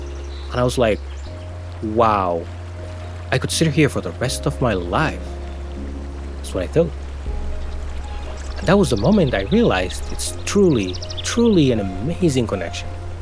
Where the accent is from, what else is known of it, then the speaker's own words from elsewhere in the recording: Somalia; now in Maine, United States; And then the question, where are you from? I still say I'm from Somalia. Then and now, I'm from Maine.